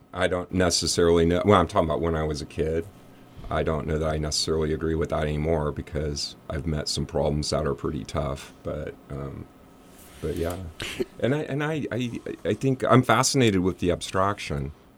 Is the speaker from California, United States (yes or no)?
yes; Fortuna, California, United States; I'm a hick from Fortuna. I grew up in Fortuna.